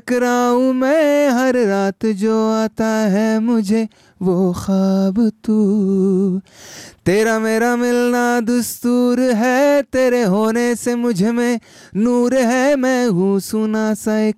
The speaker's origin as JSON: {"language": "Pashto", "country": "Afghanistan", "said": "نه زه افغان یم، خو هندي ژبه ما زده کړې"}